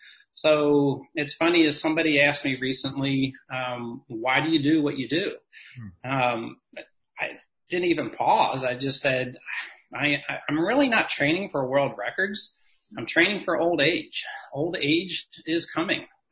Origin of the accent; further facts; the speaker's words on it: Cincinnati, Ohio, United States; I'm actually from Cincinnati, Ohio, and I swam with a relatively well-known swim team growing up, produced many Olympians.